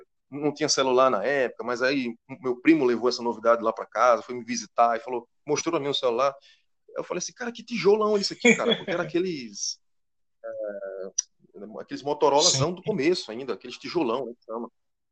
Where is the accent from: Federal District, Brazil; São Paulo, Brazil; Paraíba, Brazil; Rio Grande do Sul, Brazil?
Federal District, Brazil; Brasília; born there; E aí eu sou realmente brasiliense, Mas assim, eu digo que eu sou potiguar, porque eu sou brasileiro só porque eu vim ao mundo lá.